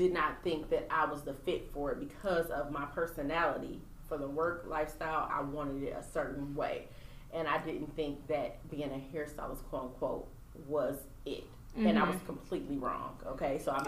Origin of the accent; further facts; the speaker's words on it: Pontiac, Michigan, United States; I'm from Pontiac, Michigan, but the area that I lived in at the time